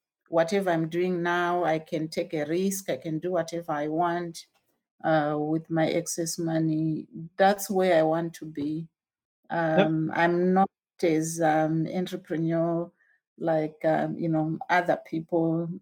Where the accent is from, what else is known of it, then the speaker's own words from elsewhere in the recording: Zimbabwe; born there; I was born in Zimbabwe, in Africa.